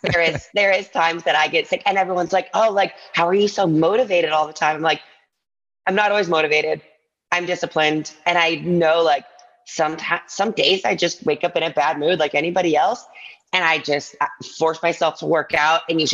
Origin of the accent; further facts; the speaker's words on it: Ann Arbor, Michigan, United States; moved away as an adult; now in New York City, United States; I grew up in Ann Arbor, Michigan. Then I went to University of Michigan, did gymnastics there. After that, I moved to New York City.